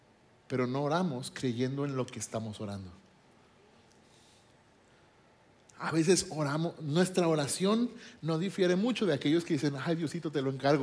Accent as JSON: {"language": "Spanish", "town": "Guadalajara", "region": "Jalisco", "country": "Mexico", "said": "vengo de Guadalajara y vengo del barrio de Guadalajara"}